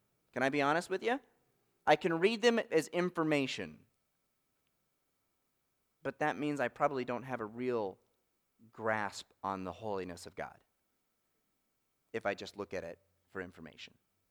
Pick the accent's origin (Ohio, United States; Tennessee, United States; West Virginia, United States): West Virginia, United States; I grew up in West Virginia, you know, so we do that kind of thing. We sit on rivers.